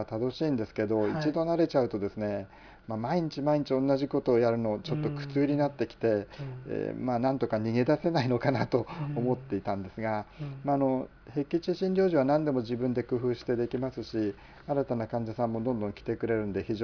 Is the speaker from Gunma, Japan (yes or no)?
no; Mito, Ibaraki, Japan; 私は水戸の出身です。